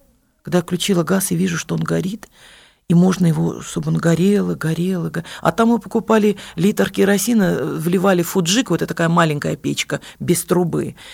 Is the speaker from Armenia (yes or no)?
yes; Yerevan, Armenia; Russian is a second language; now in Russia; я вот когда из Армении приехала сюда, в Россию, о плохом прошлом не любят вспоминать, но плохое прошлое – это есть ты сам. Потому что любое прошлое нас сотворяет такими, какими мы являемся сегодня. Это блокадный Ереван